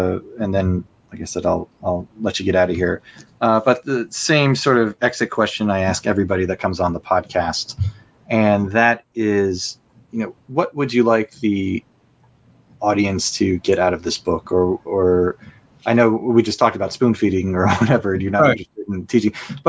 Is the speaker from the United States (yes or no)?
yes; United States; well, as an American, is, you know